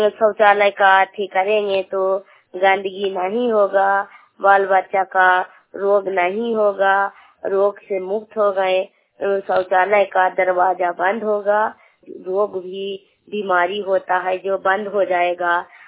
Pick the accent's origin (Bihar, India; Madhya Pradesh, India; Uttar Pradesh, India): Bihar, India; Jaipur; मैं जयपुर गांव की रहने वाली हूँ। सीएम की काम करती हूँ, हरराव दलांदा जिला को रहने वाली हूँ।